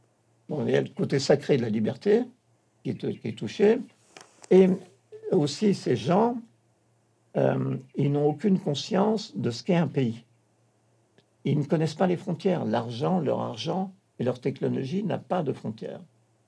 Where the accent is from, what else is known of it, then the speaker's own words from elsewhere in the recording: France; nous sommes Français, nous sommes Européens